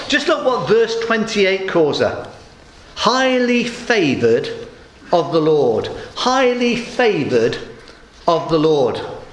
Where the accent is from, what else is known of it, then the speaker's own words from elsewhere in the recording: Southampton, South East England, United Kingdom; I come from Southampton.